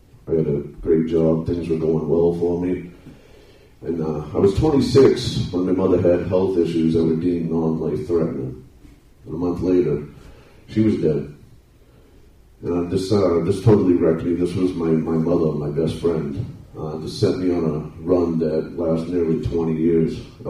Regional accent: Dover, New Hampshire, United States; I'm 44. I'm from Dover, New Hampshire.

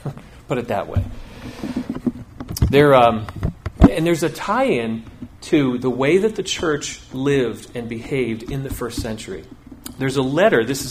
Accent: Vermont, United States; also born or lived in South Carolina; She's from Rhode Island, I'm from Vermont. But we spent 15 years in South Carolina, beginning at a young age

